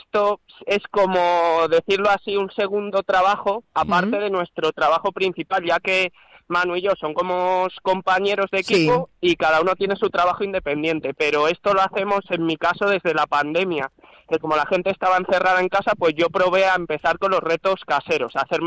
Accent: Valdemoro, Community of Madrid, Spain; porque yo soy de Valdemoro, del sur, y luego el transporte tiene su tiempo.

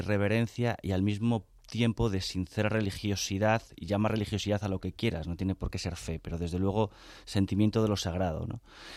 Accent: Madrid, Community of Madrid, Spain; soy un madrileño que ha recorrido todos los pueblos de la Comunidad de Madrid antes de ponerse a recorrer los de España

